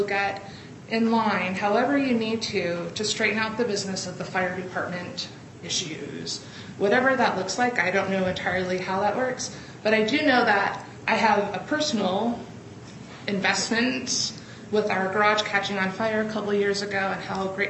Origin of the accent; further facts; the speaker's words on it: Black Diamond, Washington, United States; And when I tell people I'm from Black Diamond, they don't laugh at me anymore.